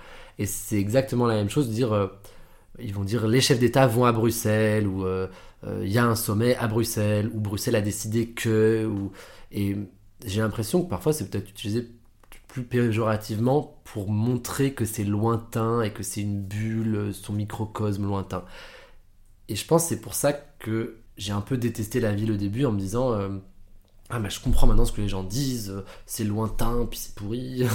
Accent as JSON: {"language": "French", "country": "France", "tie": "born or raised there", "also_born_or_lived": "Netherlands / Italy", "lives_now": "Brussels, Belgium", "said": "du coup, je travaille au Parlement européen depuis début février. J'ai grandi en France un peu, aux Pays-Bas, j'ai habité en Italie."}